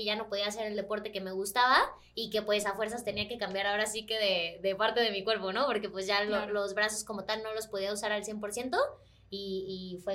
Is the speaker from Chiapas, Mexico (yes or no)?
no; Monterrey, Nuevo León, Mexico; En Nuevo León, yo soy regia, entonces allá estudié.